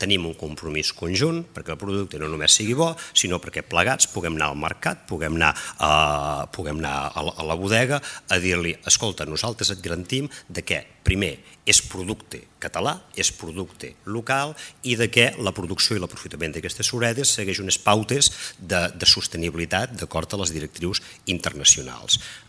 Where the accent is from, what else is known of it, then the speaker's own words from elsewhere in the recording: Solsona, Catalonia, Spain; jo soc de Solsona, fins que no em vaig desplaçar professionalment a Santa Coloma